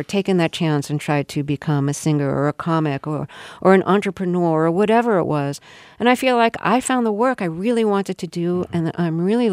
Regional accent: Brooklyn, New York, United States; And this was in Brooklyn. Mm-hmm. One Brooklynite to another, they'd ask me, where are you from? As if I was from, like, Texas or something. I was the child of the children of immigrants.

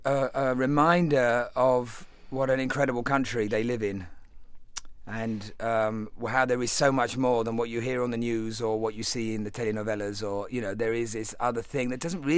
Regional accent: England, United Kingdom; now in Los Angeles, United States; because as an Englishman I come and I'd try to hang out in the little bits of English speak

